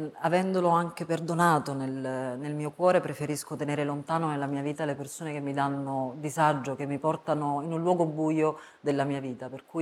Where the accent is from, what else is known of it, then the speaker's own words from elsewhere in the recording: Naples, Campania, Italy; born there; In realtà io sono nata in un ospedale di Posillipo, non a Posillipo, che è il quartiere alto di Napoli.